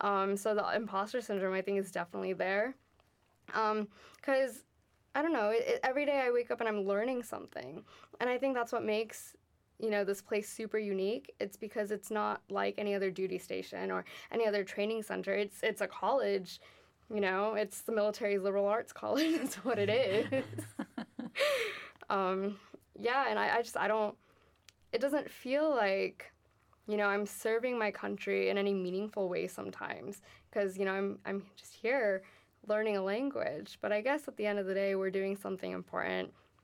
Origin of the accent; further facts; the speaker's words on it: Miami, Florida, United States; Because that's where I know I can always like fly home to. And so that's why I say I'm from Miami.